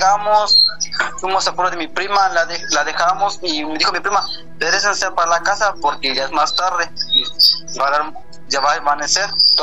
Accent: Puebla, Mexico; No, igual soy de Puebla.

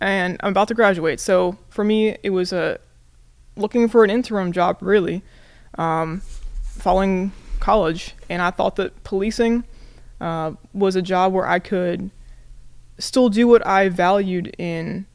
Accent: Vienna, Virginia, United States; now in Newport News, United States; So I'm originally from Vienna in Northern Virginia.

